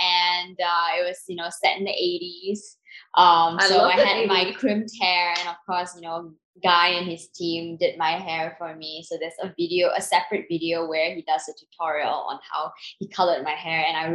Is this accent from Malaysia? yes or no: yes; Malaysia; also born or lived in Singapore; I'm originally from Malaysia and Singapore